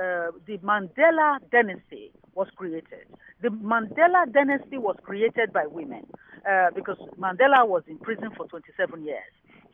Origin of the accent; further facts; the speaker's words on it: Niger Delta, Nigeria; I'm from the Niger Delta of Nigeria